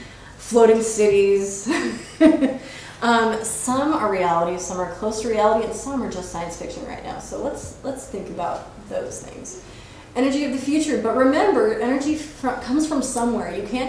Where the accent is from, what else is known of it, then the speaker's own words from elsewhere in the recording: Klamath Falls, Oregon, United States; So, Klamath Falls. This is my hometown.